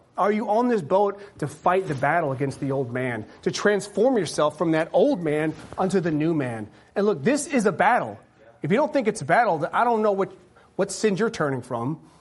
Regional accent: Green Bay, Wisconsin, United States; I grew up in Green Bay, Wisconsin. You know, you were raised up to love football, right?

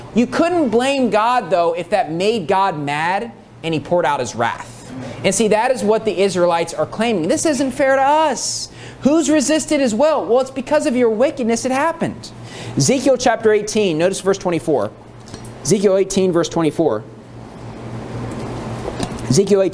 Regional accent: United States; I'm an American, okay?

